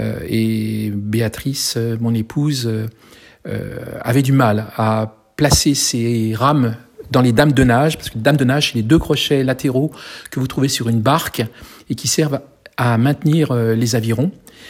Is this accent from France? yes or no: yes; Brittany, France; j'ai décidé de me poser un peu et de revenir sur mes terres. Je suis originaire du Morbihan.